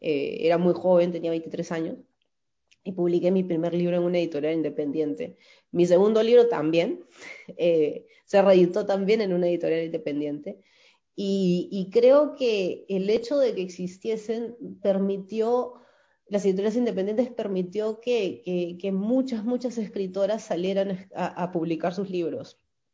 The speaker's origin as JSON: {"language": "Spanish", "country": "Peru", "lives_now": "United States", "said": "he publicado en Perú, pero con las reediciones de Estados Unidos, igual sigo, o sea, sigo siendo peruana y sigo perteneciendo a la literatura peruana"}